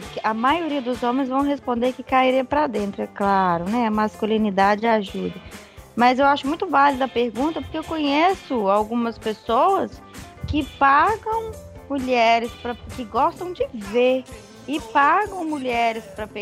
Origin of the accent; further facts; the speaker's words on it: Minas Gerais, Brazil; Eu sou mineira, bem.